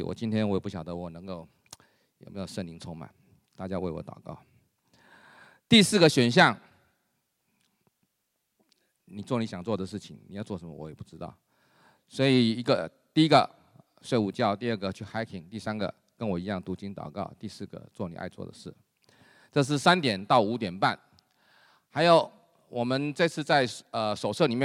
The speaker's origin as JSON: {"language": "Chinese", "region": "Guangdong", "country": "China", "said": "你的普通话比我的广东话好太多了，虽然我是广东人。"}